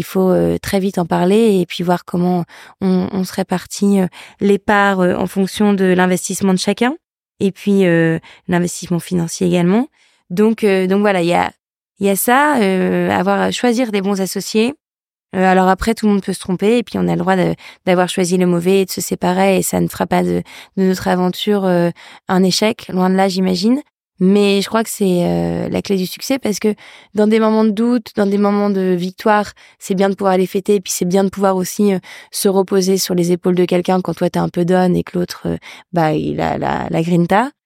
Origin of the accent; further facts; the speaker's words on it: Lille, Hauts-de-France, France; je suis nordiste, je suis lilloise.